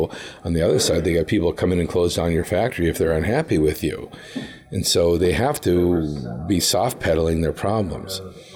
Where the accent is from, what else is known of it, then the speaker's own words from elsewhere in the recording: Duluth, Minnesota, United States; also born or lived in Los Angeles / Taipei; You know, I'm from Duluth, Minnesota, which is very clean. I lived in L.A. during high pollution. Then I moved to Taipei during high pollution.